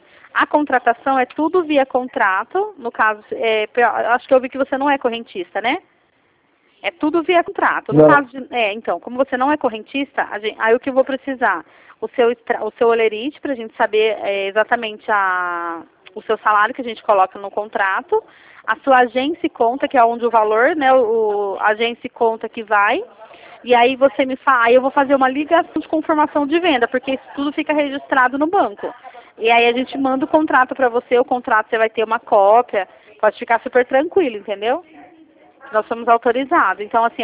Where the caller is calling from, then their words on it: Campinas, São Paulo, Brazil; Eu falo de Campinas, São Paulo.